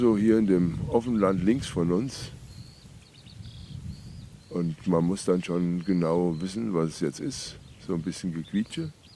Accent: Nassau, Rhineland-Palatinate, Germany; Ich komme ja aus Nassau, wo ein bisschen mehr Licht ist als jetzt hier

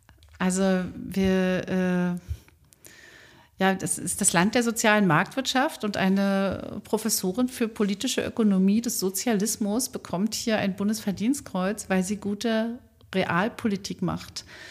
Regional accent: Biesdorf, Berlin, Germany; also ich komme aus Biesdorf

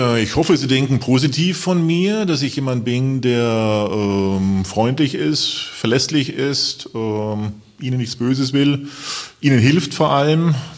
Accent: Regensburg, Bavaria, Germany; also born or lived in Munich; now in Wiesbaden, Germany; Ja, ich stamme aus Regensburg, also Bayern. Bin dort aufgewachsen und dort die ersten Semester studiert und dann nach München gewechselt. Dort fertig studiert und noch die ersten Berufsjahre verbracht. Und jetzt, wie ich eben schon erwähnt hatte, seit 1988 hier in Wiesbaden.

